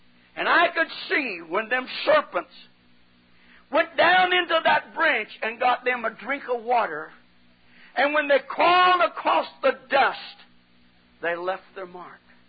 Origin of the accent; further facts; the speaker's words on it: California, United States; also born or lived in Oklahoma; Now, I grew up in California, but I was born in Oklahoma, and we had a ranch, a big farm in Oklahoma.